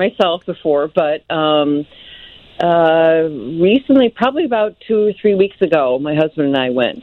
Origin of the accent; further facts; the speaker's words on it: Elmhurst, Illinois, United States; From Elmhurst.